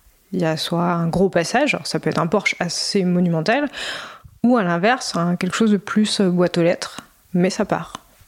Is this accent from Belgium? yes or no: no; Bourgogne-Franche-Comté, France; j'ai grandi en Bourgogne, mais j'avais la chance d'avoir une école de plongée dans le village où j'ai grandi